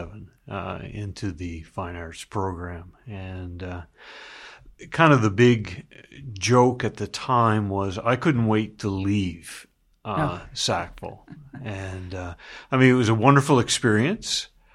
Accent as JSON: {"language": "English", "town": "Riverview", "country": "United States", "said": "I'm from Riverview."}